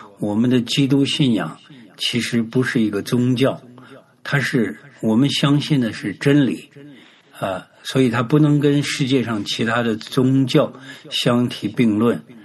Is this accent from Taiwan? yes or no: no; China; moved away as an adult; now in United States; 在国内呢没有碰到过一个基督徒，只是在出国，1980年代出国到美国以后，接触到教会